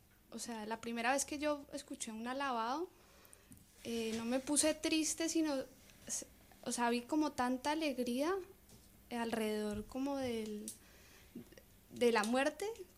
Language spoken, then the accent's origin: Spanish; Bogotá, Colombia; Yo soy de Bogotá, entonces es una capital